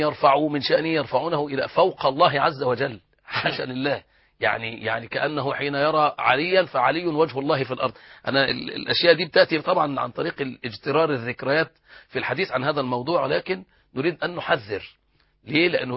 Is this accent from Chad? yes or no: no; Egypt; الناس عندها فطره ومحبين عندنا في مصر يعني